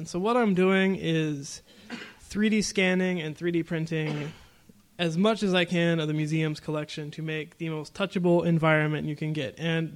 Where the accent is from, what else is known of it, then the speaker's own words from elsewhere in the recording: Indiana, United States; I'm not actually from Illinois. I live in Indiana. I'm not that far away, though.